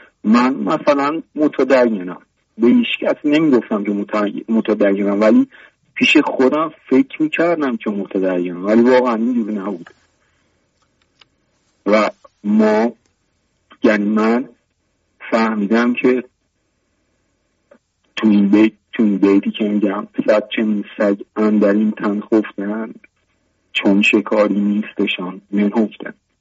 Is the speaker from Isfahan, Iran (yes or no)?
yes; Isfahan, Iran; moved away; اهل اصفهان هستم، چند سالیه که کلا مهاجرت کردم و بلوش 32 سالم هست.